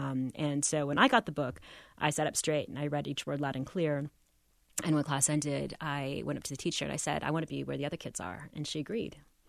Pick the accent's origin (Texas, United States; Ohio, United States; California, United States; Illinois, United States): Texas, United States; Corpus Christi; also born or lived in Maryland; actually born in Maryland, but got to Texas as quick as I could. And yeah, so I had my childhood. I grew up in Corpus Christi